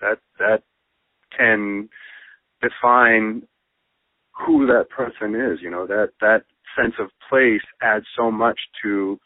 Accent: California, United States; I grew up in Northern California and live in Southern.

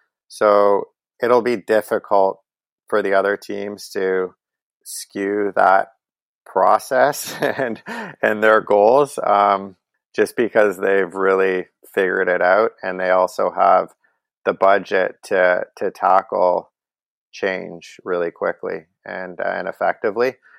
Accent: Canada; Well, as a Canadian and as a fan of his

